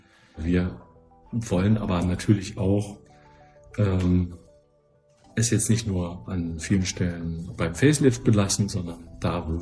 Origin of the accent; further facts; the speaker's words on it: Erfurt, Thuringia, Germany; als Erfurter